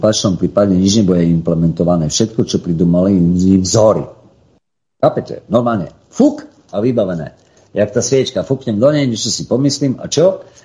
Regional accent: Bardejov, Prešov Region, Slovakia; ja som z Bardejova

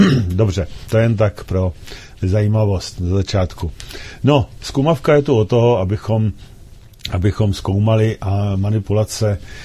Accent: Plzeň, Plzeň Region, Czechia; Oba dva jsme z Plzně, takže víme, o co jde

